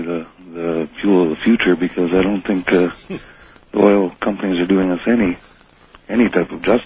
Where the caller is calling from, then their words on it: Alberta, Canada; I'm phoning from Alberta, Canada. This is a first-time caller.